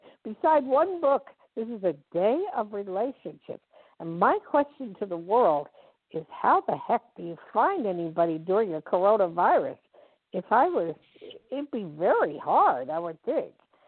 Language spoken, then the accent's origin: English; New Jersey, United States; I grew up in Jersey, so in Pennsylvania, Jersey, it's kind of easy to meet people